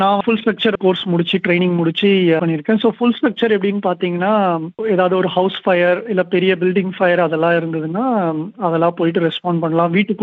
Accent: Chennai, Tamil Nadu, India; moved away as an adult; now in Melbourne, Australia; என்னோட சொந்த ஊர் சென்னை, இந்தியாவில. இங்க வந்து ஆஸ்திரேலியாவுக்கு 2008 நான் வந்தேன் மெல்பர்னுக்கு. அப்பத்துல இருந்தே ஃபுல்லா மெல்பர்ன்ல தான் இருக்கேன். நான் வந்து மைக்ரண்டா வந்தேன்.

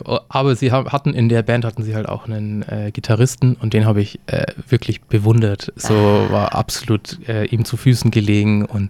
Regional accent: Dorfen, Bavaria, Germany; moved away as an adult; now in Zürich, Switzerland; Gut einem halben Jahr bin ich umgezogen nach Zürich und ja, komme aber eigentlich aus Oberbayern, aus einer kleinen Stadt, die heißt Dorfen. Kennt man also nicht. Ist im Osten von München, zwischen München und Passau kann man sagen.

